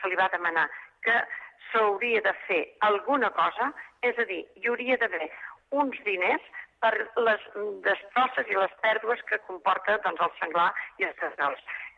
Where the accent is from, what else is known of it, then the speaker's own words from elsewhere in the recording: Les Franqueses del Vallès, Catalonia, Spain; jo soc de les Franqueses del Vallès i estàvem inundats